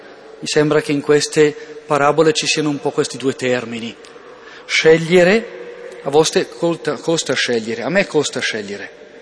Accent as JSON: {"language": "Italian", "town": "Bergamo", "region": "Lombardy", "country": "Italy", "said": "vengo a dirlo qui a Redona, io vengo da Redona"}